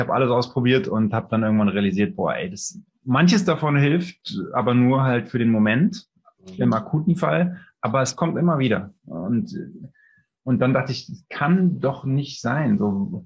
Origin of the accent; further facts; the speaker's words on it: Berlin, Germany; born there; Ich bin in Berlin geboren, 1984